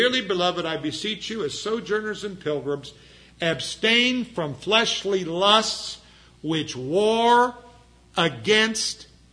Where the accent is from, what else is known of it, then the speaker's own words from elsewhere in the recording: Chillicothe, United States; When I was a senior in high school, I grew up in Chillicothe, about an hour west of here. And the middle of my senior year, my family moved.